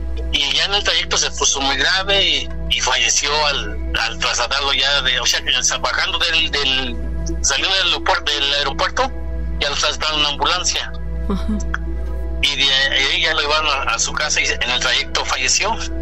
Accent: Puebla, Mexico; allá en el estado de Puebla, falleció mi mamá en la Ciudad de México. Y de ahí, pues, la trasladé a mi tierra natal.

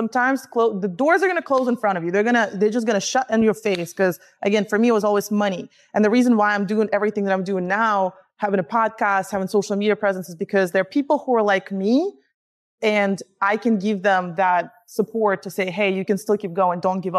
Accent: Russia; now in United States; I'm from Russia. There's no such thing as, nobody can even imagine working in corporate because it's like, we don't have that back there.

